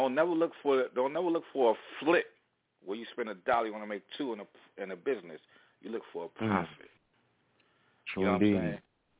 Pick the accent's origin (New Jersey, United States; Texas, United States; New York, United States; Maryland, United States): New Jersey, United States; Paterson; it's like right here where I grew up at in Patterson.